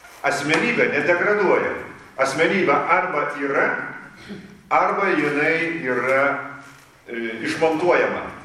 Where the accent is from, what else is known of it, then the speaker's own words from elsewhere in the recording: Utena, Utena County, Lithuania; moved away as an adult; now in Vilnius, Lithuania; aš čia esu Kaune, bet mano vaikystė yra Utenoje. Aš sakau, iš pat Utenas. Bet aš jau gyvenu Vilniuje nuo mokyklos baigimo laikų, kai atvažiavau studijuoti. Tai va, tai tas pradžios taškas man yra Utena.